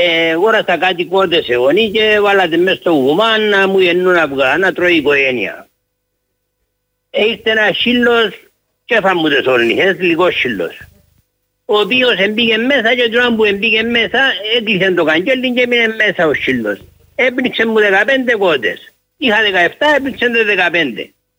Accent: Arakapas, Limassol District, Cyprus; είμαι από τον Αρακαπάν.

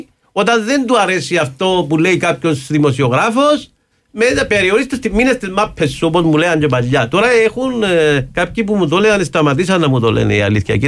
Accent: Cyprus; πρόσφατα στη Γερμανία όταν τους είπα ότι είμαι από την Κύπρο

